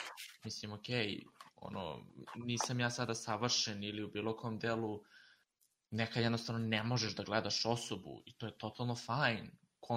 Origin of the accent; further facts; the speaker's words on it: Zrenjanin, Vojvodina, Serbia; ja nisam iz malog mesta, ono kao, ja sam poreklom iz Renjanina